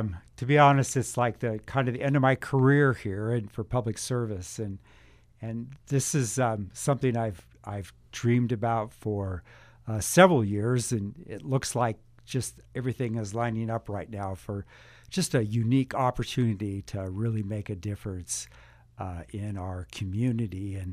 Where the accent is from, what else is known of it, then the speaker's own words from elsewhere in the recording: Roseburg, Oregon, United States; I was born and raised in Roseburg and went through the public schools in Joe Lane and Roseburg High School. And then after college, I returned here and worked in family business up through my entire career.